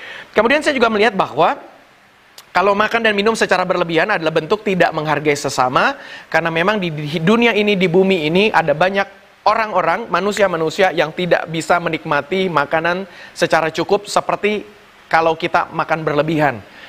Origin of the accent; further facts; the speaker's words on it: Indonesia; kita orang Asia, kita orang Indonesia